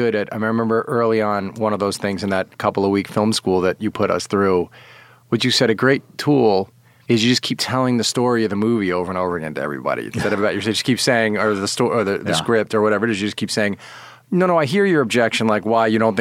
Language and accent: English; New York, United States; what the one thing growing up in New York robs you of is the possibility to dream about living somewhere else.